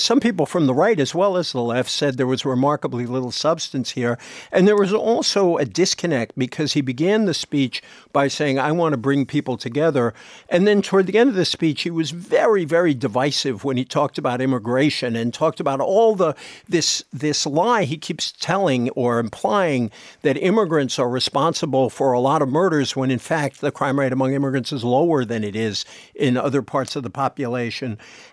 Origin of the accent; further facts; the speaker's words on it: Fall River, Massachusetts, United States; I just want to call out my hometown of Fall River, where Joe Kennedy gave his speech that night.